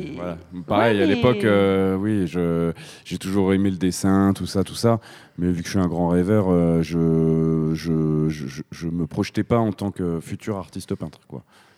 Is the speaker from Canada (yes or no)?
no; Grand Est, France; now in Avignon, France; Moi, je viens du Nord-Est à la base, donc à côté de Reims. Ouais. Et ça fait 15 ans maintenant que je vis sur Avignon.